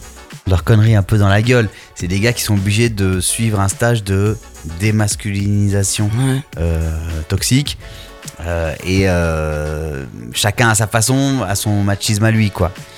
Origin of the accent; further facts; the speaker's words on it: Réunion; À La Réunion.